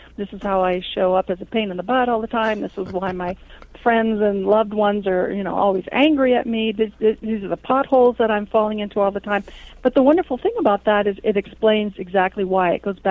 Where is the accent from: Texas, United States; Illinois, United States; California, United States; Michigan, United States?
California, United States; Los Angeles; also born or lived in Vancouver; I grew up in Los Angeles, and I was in the Hollywood film production community for many, many, many years. Also in Vancouver for many years.